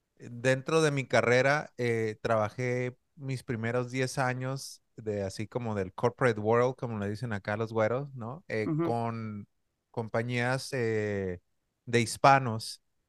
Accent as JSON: {"language": "Spanish", "town": "Tijuana", "region": "Baja California", "country": "Mexico", "said": "esos orgullos que tenía antes de que, oh, soy mexicano, o soy tijuanense"}